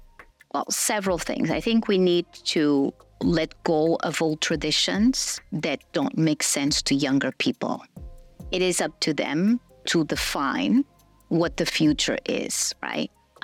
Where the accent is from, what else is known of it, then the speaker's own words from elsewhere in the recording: Azores, Portugal; now in Canada; I think I love being Azorean just as much as I love being Portuguese, just as much as I love being Canadian.